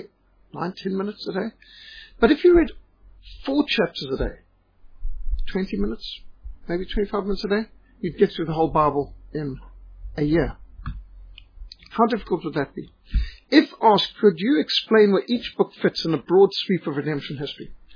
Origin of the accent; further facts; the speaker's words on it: Zimbabwe; No, I was brought up in Rhodesia. I'm not being funny. It wasn't Zimbabwe. Pre-1980, it was Rhodesia.